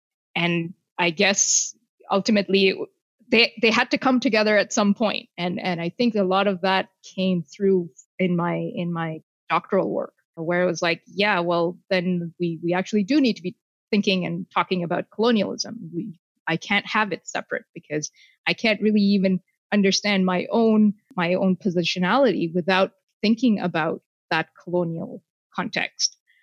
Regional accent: Toronto, Ontario, Canada; So I can tell you what it's like growing up in Toronto.

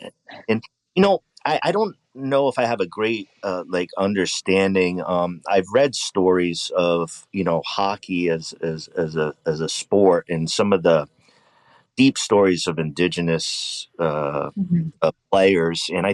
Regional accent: East Coast, United States; I grew up on the East Coast.

